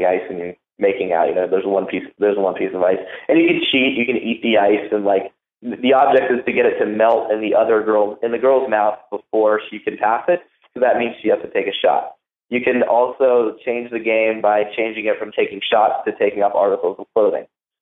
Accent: Huntington Beach, California, United States; he grew up in Huntington Beach, my hometown.

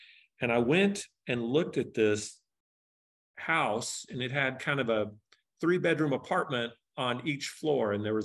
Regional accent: Texas, United States; moved away; and I'm from Texas where all of the houses were like half the price of these Colorado houses.

